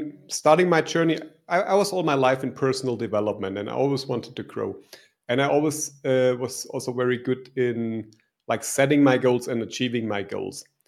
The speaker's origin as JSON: {"language": "English", "country": "Germany", "tie": "born or raised there", "said": "So I'm from Germany. I grew up in Germany"}